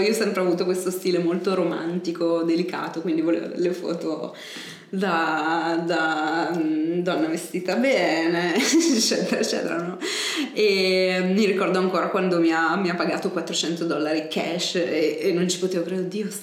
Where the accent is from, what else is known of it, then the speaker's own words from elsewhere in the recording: Brescia, Lombardy, Italy; also born or lived in Milan / London; now in New York, United States; Io sono di Brescia.